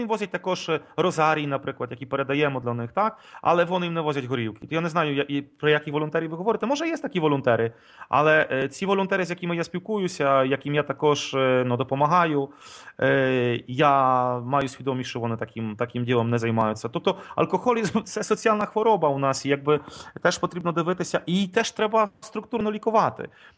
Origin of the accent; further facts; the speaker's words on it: Poland; я сам поляк